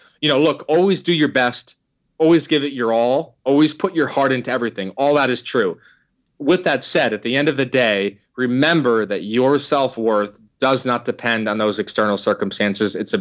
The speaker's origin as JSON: {"language": "English", "region": "Connecticut", "country": "United States", "tie": "born or raised there", "said": "I grew up in Connecticut, so I played on the top summer travel baseball teams."}